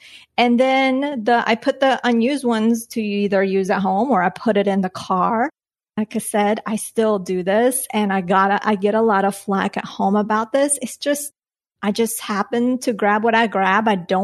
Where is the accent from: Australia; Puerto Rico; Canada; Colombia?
Colombia; now in United States; I learned this growing up in Colombia, and I'm sure other Latinas listening or maybe even non-Latinas, let me know, have done this.